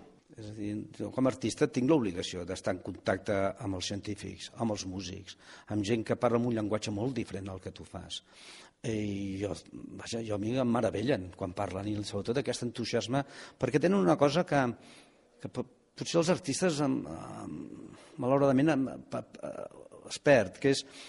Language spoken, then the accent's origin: Catalan; Catalonia, Spain; now in New York, United States; Jo soc més català que ningú